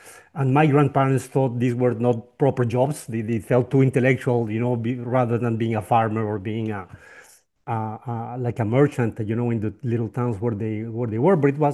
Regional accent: Colombia; once upon a time, there was a boy born and raised in Colombia, and like all my family for generations was from Colombia.

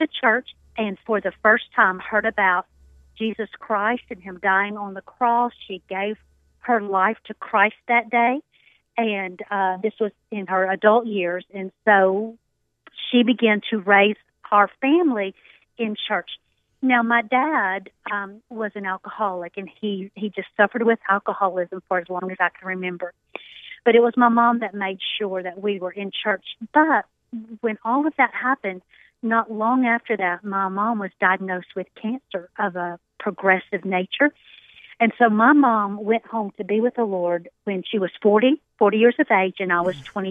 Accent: Shreveport, Louisiana, United States; moved away; I grew up in Shreveport, Louisiana. So I'm kind of a Louisiana girl, even though I have been in Texas for some 17 years by this point, but I grew up and still have family in Shreveport, Louisiana.

